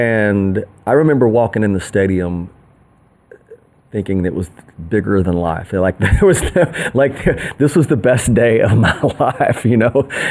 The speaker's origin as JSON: {"language": "English", "region": "Tennessee", "country": "United States", "tie": "born or raised there", "said": "you couldn't have dreamt it when we were kids, you know, growing up in East Tennessee."}